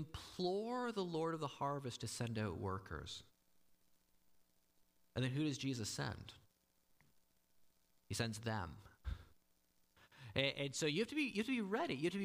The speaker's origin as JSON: {"language": "English", "country": "Canada", "said": "because I'm a Canadian and I've been trained that the question, how are you doing, is the equivalent of saying hi"}